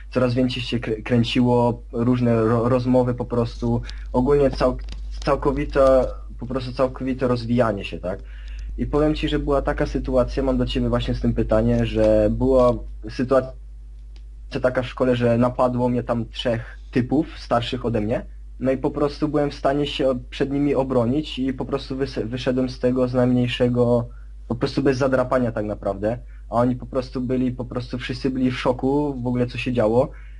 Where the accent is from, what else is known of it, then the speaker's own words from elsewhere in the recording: Vienna, Austria; Jestem z Wiednia, mam 18 lat.